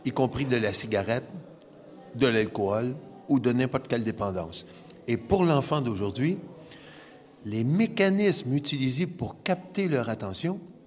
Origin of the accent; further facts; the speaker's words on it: Quebec, Canada; Je suis Québécois, j'ai enseigné l'éducation physique et le sport durant plus de 35 ans.